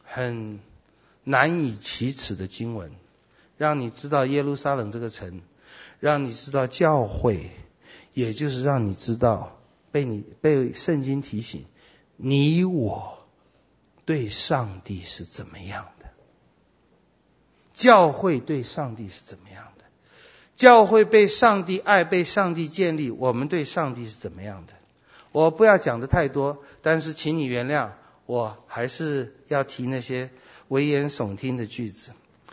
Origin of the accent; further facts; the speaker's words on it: China; 波斯人跟我们中国人这点非常相似，我们是一个非常注重历史的国家